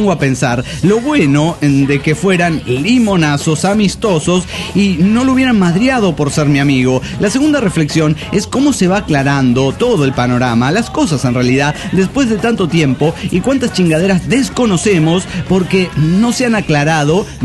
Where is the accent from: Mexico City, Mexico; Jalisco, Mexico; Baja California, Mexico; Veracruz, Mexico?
Jalisco, Mexico; Guadalajara; de Guadalajara, Jalisco, México.